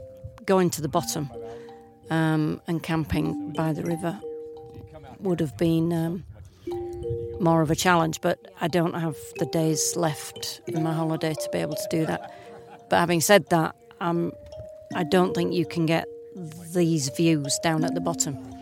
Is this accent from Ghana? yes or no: no; Leeds, Yorkshire and the Humber, United Kingdom; I'm from Leeds in England.